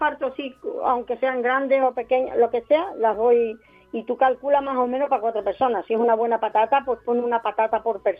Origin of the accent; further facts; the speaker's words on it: Andalusia, Spain; Yo digo picar, hijo, somos andaluces.